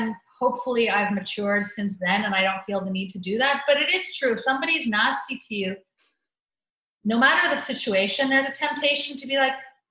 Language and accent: English; Canada; born there; I'm an American, have been an American citizen since birth because my dad is American, but I think because I was born in Canada